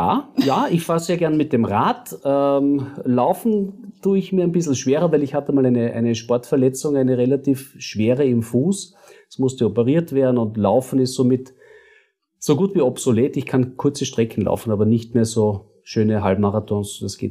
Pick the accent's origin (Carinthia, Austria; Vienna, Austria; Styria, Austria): Carinthia, Austria; moved away; also born or lived in United States; ich komme aus Kärnten, bin aber schon lange aus Kärnten weg, habe einige Jahre in der Hotellerie in Amerika verbracht.